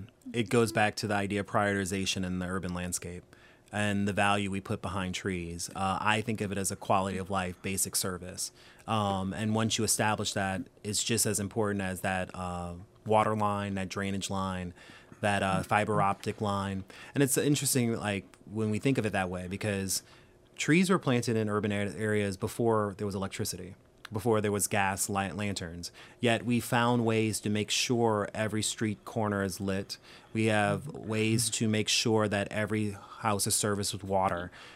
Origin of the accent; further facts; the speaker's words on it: New Orleans, Louisiana, United States; we grew up in New Orleans before Hurricane Katrina, very fearful of water.